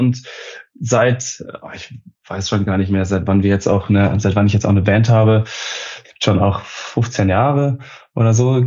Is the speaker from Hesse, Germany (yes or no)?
yes; Hesse, Germany; now in Hamburg, Germany; ich war bei der Polizei Hessen und komme auch aus Hessen. Ich komme aus Osthessen, aus der Nähe von Fulda und habe dann, wie gesagt, in Wiesbaden gelebt. Dann habe ich in Berlin gelebt und in Ravensburg studiert und seitdem, seit 2 Jahren jetzt auch noch in Hamburg.